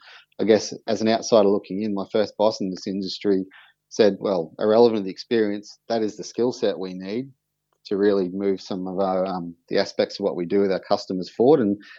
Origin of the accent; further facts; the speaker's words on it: Queensland, Australia; moved back to Queensland because I am a Queenslander at heart.